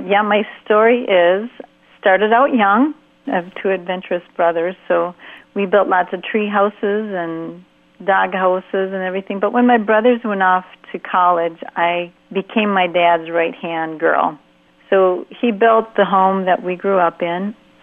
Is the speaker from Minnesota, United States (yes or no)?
yes; Minnesota, United States; he lived in Pennsylvania at the time, and I was raised in Minnesota.